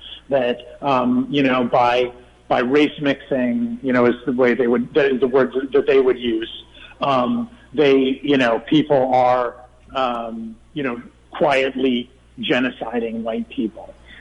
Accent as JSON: {"language": "English", "country": "United States", "said": "And to me, as an American"}